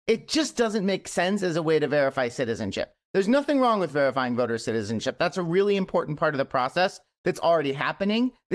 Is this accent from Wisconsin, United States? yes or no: yes; Milwaukee, Wisconsin, United States; I have the exact same memories of you from growing up in Milwaukee, Wisconsin